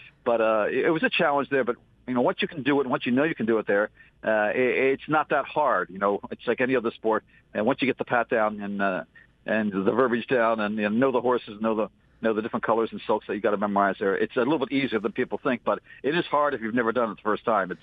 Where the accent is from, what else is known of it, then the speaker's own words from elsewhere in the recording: New Jersey, United States; I grew up right near Garden State Park there